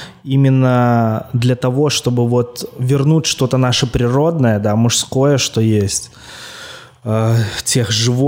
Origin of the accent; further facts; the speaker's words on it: Belarus; я, наверное, как, даже как истинный белорус, да, мы белорусы, мы же нация, которая больше выросли на земле